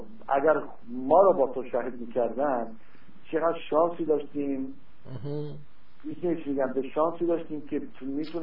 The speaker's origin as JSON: {"language": "Persian", "country": "Iran", "moved": "yes", "said": "20 سالم در اسپانیا بودم، الان تقریبا 51 ساله که از ایران اومدیم به مهاجرت با پدر مادرم اینا."}